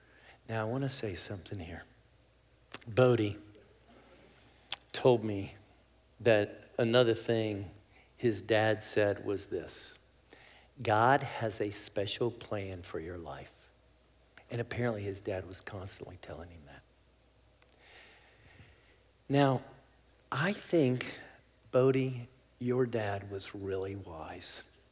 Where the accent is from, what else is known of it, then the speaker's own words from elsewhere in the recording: United States; and I'm an American, and I don't like that I didn't get a vote on that.